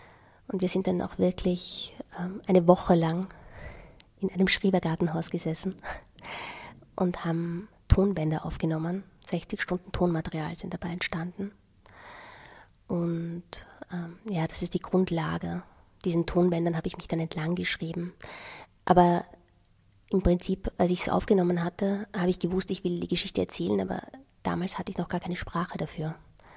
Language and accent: German; Austria; in der Landarztpraxis meines Vaters in Österreich, wo ich aufgewachsen bin.